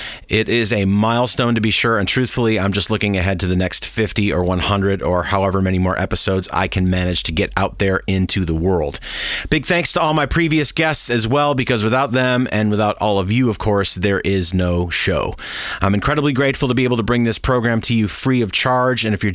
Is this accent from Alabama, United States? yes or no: no; Rochester, New York, United States; at a little place called the Red Creek in my hometown of Rochester, New York.